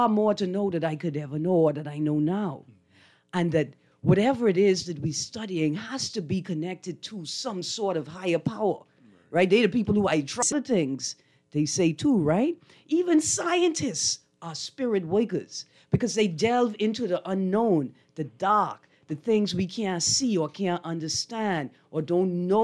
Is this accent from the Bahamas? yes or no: yes; Fresh Creek, Central Andros, Bahamas; Reclaim my Andros heritage. I'm from Fresh Creek.